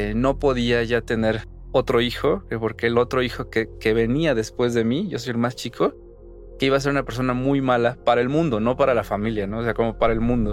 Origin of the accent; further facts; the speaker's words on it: La Piedad, Michoacán, Mexico; also born or lived in Encarnación de Díaz; now in Mexico City, Mexico; Viví mi infancia fuera de la Ciudad de México. Nací aquí, pero vivimos en La Piedad, Michoacán y en Encarnación de Díaz, Jalisco, un pueblito conocido como La Chona.